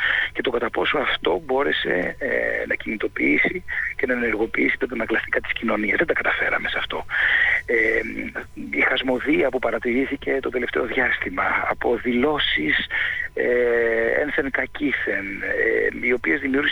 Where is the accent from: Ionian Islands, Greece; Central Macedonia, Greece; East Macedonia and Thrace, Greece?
Ionian Islands, Greece; Με πολύ ενθουσιασμό συμμετείχα σε αυτές τις εκλογές στην Κεφαλονία και στην Ιθάκη. Είναι η πατρίδα μου.